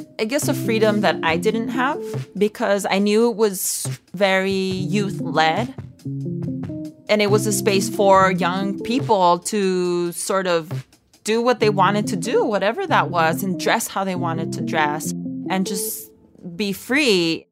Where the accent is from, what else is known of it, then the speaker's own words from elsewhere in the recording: South El Monte, California, United States; I felt very at home because that was the only home I'd always known. Everybody looked like me, talked like me, sounded like me. Like, we're all like these working class Mexican-American kids with immigrant paren